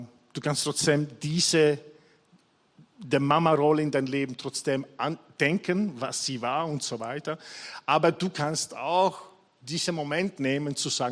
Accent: Italy; German is a second language; Überhaupt als Italiener, das ist ein Muss, jeden Sonntag.

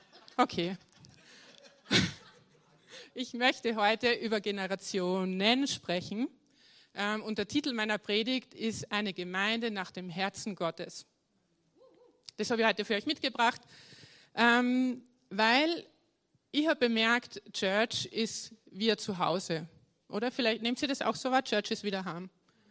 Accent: Leoben, Styria, Austria; accent: Styrian; ich bin aus Leoben, aus der Steiermark und es wird heute auf jeden Fall ein bisschen steirisch

